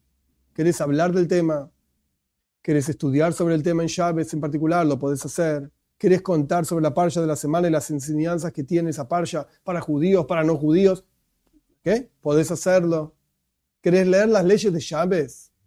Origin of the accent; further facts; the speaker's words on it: Argentina; Yo soy argentino, la única nacionalidad que tengo y me alcanza con una sola